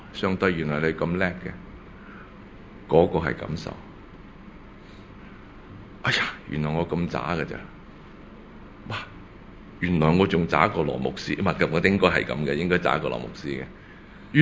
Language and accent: Cantonese; China; 喺我中國人嘅文化裏邊咧，邊個敢話自己冇父母噶？